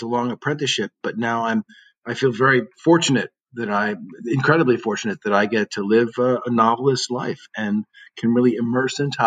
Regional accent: New England, United States; I'm from New England, and so I had an Easterner snobbery

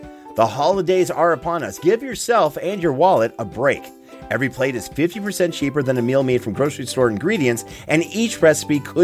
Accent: Canada; I'm Canadian

